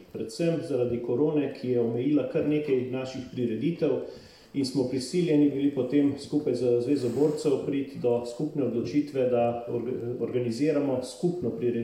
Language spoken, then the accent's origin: Slovenian; Metlika, White Carniola, Slovenia; Jaz sem zelo ponosen, da sem iz Metlike, da sem iz Bele krajine.